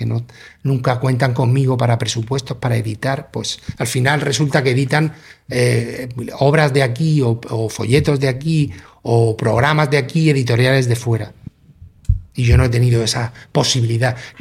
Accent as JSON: {"language": "Spanish", "town": "Cartagena", "region": "Region of Murcia", "country": "Spain", "said": "si soy de Cartagena y estoy en Cartagena"}